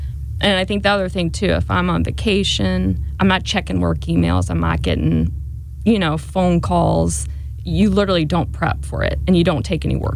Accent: Ballwin, Missouri, United States; I am. I am from Baldwin. Stayed here for college.

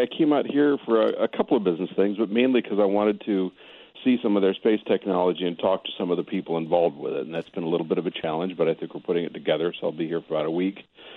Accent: Los Angeles, California, United States; I grew up in Los Angeles, where you could see the air you were breathing.

